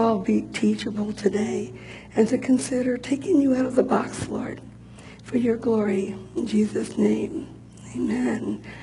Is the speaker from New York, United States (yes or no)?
yes; New York, United States; Growing up in New York, my sister and I were really excited.